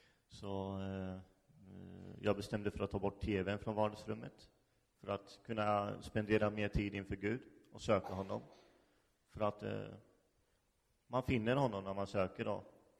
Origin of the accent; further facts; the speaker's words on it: Karlskoga, Örebro County, Sweden; Jag är uppväxt här i Karlskoga.